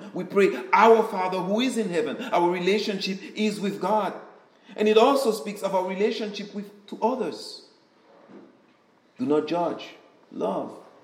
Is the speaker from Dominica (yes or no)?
yes; Dominica; born there; I've been naturalized. I was born in Dominica, which means I'm a Dominican.